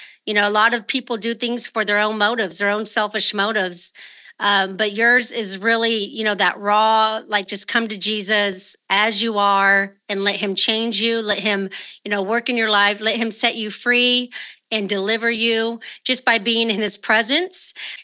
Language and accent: English; California, United States; I remember when I was younger at my church that I grew up in California